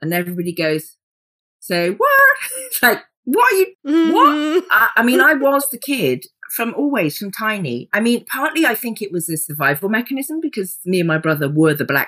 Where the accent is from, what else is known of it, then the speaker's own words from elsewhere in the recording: South West England, United Kingdom; Because I just think about where I grew up in the Cotswolds, to get to the theatre, it was like a mission, man.